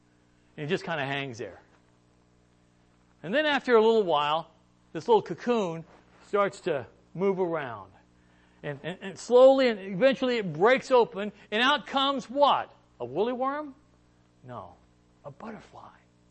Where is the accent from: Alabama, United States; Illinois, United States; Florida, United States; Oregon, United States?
Illinois, United States; I grew up in Illinois. I know what corn looks like.